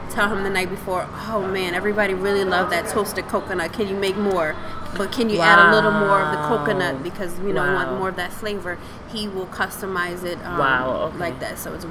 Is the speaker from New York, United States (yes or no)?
no; New Orleans, Louisiana, United States; now in Hartford, United States; So, you know, as you mentioned before, I'm from New Orleans. Mm-hmm. It will always be home. However, this is my new home, right?